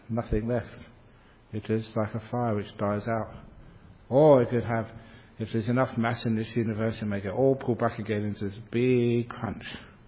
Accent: England, United Kingdom; I know I came from England

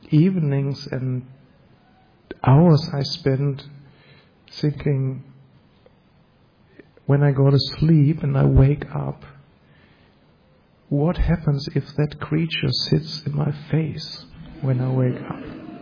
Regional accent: Germany; I come from Germany

